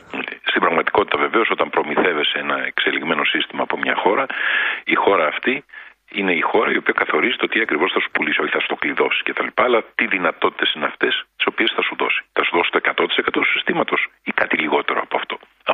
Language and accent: Greek; Greece; Το έχουμε ξεκαθαρίσει αυτό, νομίζω, συλλογικά σαν Έλληνες και σαν πολιτικός κόσμος